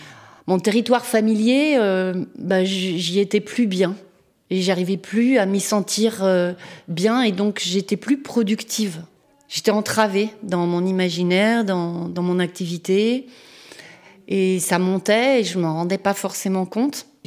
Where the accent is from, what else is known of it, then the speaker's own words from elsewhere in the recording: Paris, Île-de-France, France; moi, je suis née à Paris, dans le 14e. Mes parents se sont rencontrés à Paris, aux Beaux-Arts. J'ai grandi, je fais mes études à Paris, j'ai tous mes amis là-bas. Je dirais que j'ai quitté Paris pour traverser le périphérique à ma deuxième fille, donc à 31 ans.